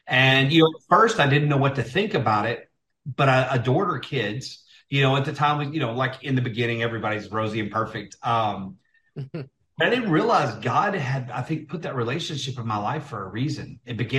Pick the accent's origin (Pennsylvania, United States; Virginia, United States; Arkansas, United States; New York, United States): Arkansas, United States; Little Rock; I grew up around four of them in Little Rock, Celeste.